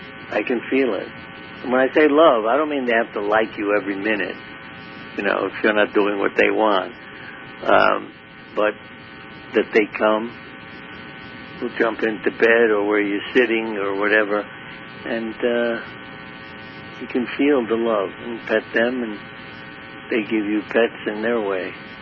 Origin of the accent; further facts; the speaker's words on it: Brooklyn, New York, United States; And I grew up in Brooklyn, New York.